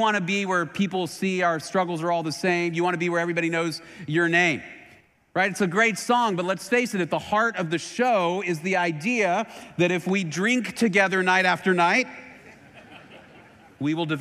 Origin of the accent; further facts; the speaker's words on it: Dallas, Texas, United States; I grew up in Dallas in the 70s and 80s. I-35 was under construction. We moved away 2 months ago.